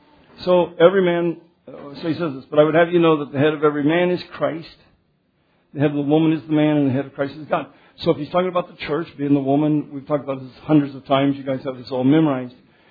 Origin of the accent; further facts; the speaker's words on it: United States; They don't know I'm an American and that I have recourse with a senator.